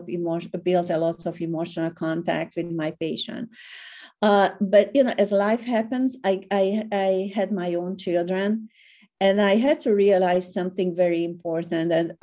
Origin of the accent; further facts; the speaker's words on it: Budapest, Hungary; I grew up in Hungary, in Budapest. I was the first one who went to college or university in my broad family.